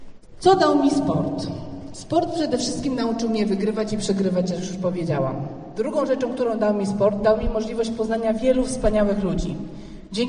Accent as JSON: {"language": "Polish", "region": "Silesian Voivodeship", "country": "Poland", "tie": "born or raised there", "said": "a że ja urodziłam i wychowałam się na Śląsku, więc mam w sobie to taką upartość"}